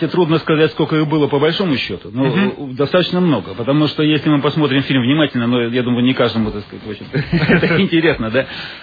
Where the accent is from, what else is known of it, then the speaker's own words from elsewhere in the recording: Solikamsk, Perm Krai, Russia; born there; also born or lived in Baranovichi, Belarus; Родился я в Соликамске, в семье офицера. Ну и потом, как полагается, бросал нас по всему нашему союзу, по бескрайнему. Ну и забросил в Барановичи.